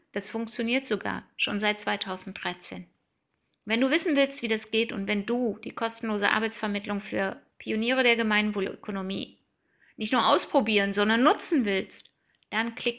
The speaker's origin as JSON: {"language": "German", "country": "Germany", "said": "die verrückte Personalerin aus Berlin und Brandenburg."}